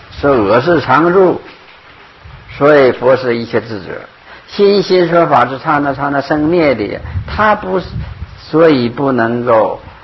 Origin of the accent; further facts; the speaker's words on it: Northeast China, China; 还是你们说的对，我是东北人的土话，没错。